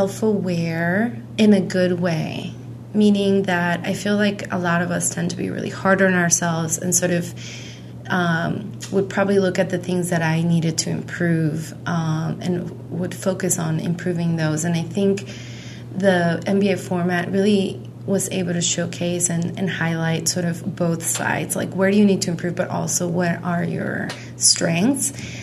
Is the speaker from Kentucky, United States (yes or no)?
no; Texas, United States; now in Washington, D.C., United States; I'm originally from Texas, but I've been in the D.C. metro area for the majority of my professional life.